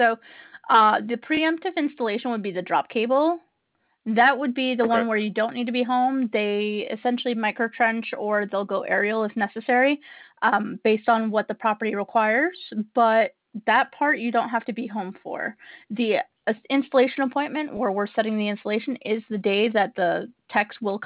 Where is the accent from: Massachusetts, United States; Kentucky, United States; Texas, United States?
Massachusetts, United States; I grew up partially in Massachusetts. That's why I recognized.